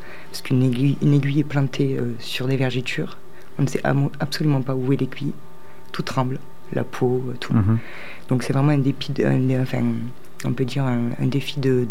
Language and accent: French; Occitanie, France; born or raised there